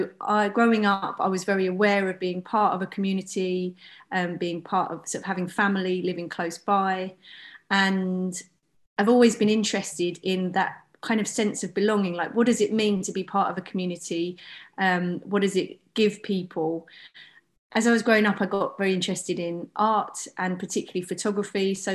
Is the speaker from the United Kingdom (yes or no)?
yes; Walthamstow, London, United Kingdom; So I grew up in East London, so a place called Walthamstow, which is in a borough called Waltham Forest.